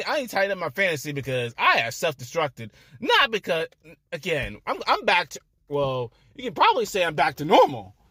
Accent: Georgia, United States; Oh, by the way, Atlanta, Georgia, my home state.

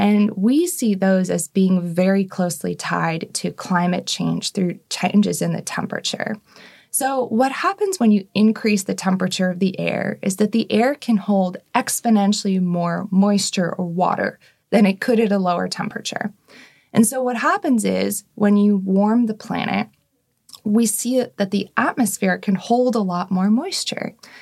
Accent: United States; I mean, so I'm American

